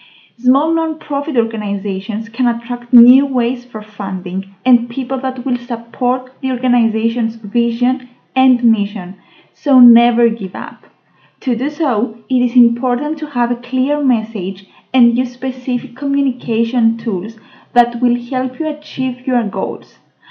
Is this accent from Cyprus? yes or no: yes; Cyprus; from Cyprus and I'm very happy to discuss with you today's topic